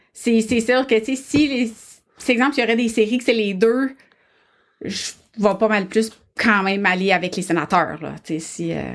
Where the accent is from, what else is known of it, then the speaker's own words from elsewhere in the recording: Drummondville, Quebec, Canada; Parce qu'on s'entend, je viens de Drummondville, puis okay.